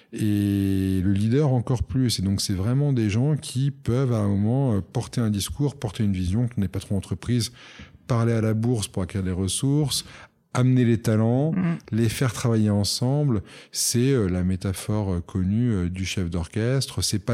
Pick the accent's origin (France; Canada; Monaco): Monaco; je suis monégasque, donc en plus, j'aime être pas trop loin de Monaco.